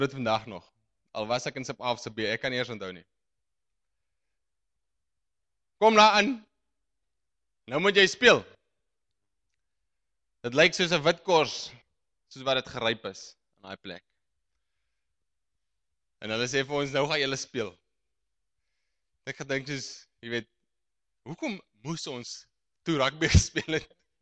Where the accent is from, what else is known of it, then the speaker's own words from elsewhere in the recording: De Aar, Northern Cape, South Africa; Ek weet ook waar Noupoort is, want soos jy kan aflei in my accent, kom ek daar iewers vandaan. Ek kom van die Aar af, wat so eentjie van Noupoort af is.